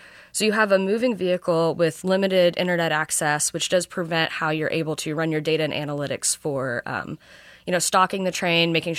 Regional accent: Kentucky, United States; also born or lived in Texas; You know, I grew up in Kentucky, moved to Texas, so not really known for its fresh lobsters.

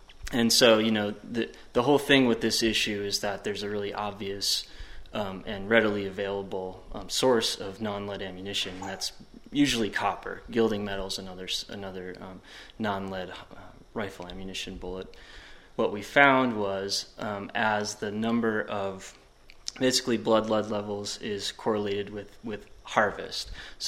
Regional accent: Wisconsin, United States; I'm from Wisconsin, you've got a 9-day deer hunting season

